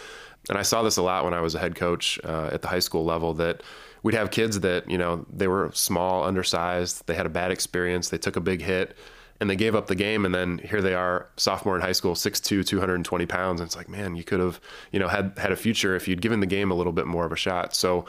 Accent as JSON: {"language": "English", "region": "Ohio", "country": "United States", "tie": "born or raised there", "said": "I grew up in Northeast Ohio, and I didn't play tackle football until I was 13 in seventh grade."}